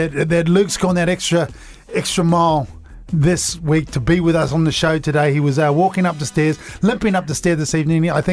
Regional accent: New Zealand; because there's a Kiwi in the house, my accent may change from time to time.

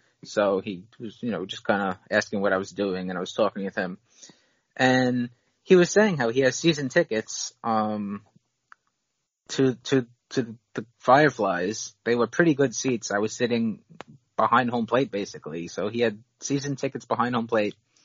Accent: New York City, New York, United States; As a New Yorker looking at other cities, I kind of as not looking down on them, but like obviously we have major league clubs here

